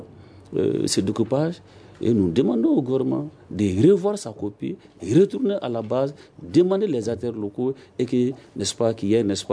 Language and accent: French; Mali; je suis un Malien